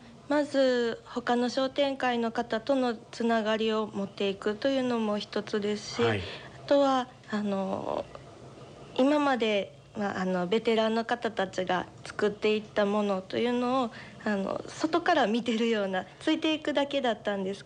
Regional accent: Shioya, Hyogo, Japan; もともと地元だというところもあるんですけれども

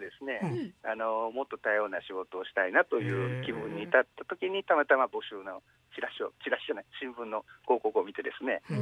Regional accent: Osaka, Japan; 高校は大阪なんです。

